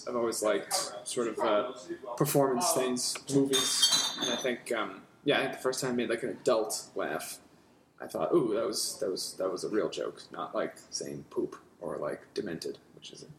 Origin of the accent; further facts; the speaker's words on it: Stoneham, Massachusetts, United States; I'm from Stoneham, Massachusetts, which is like 20 minutes north of here.